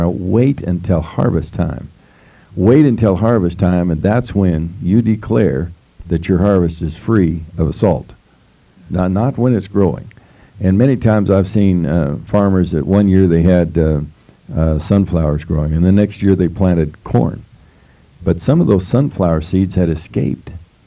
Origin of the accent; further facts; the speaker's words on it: Durango, Colorado, United States; born there